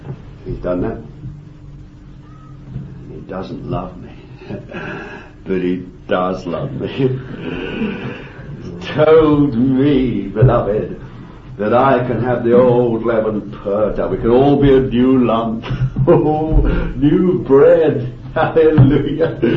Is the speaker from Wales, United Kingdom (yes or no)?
no; London, United Kingdom; That's the old London custom. I'm a Londoner through and through.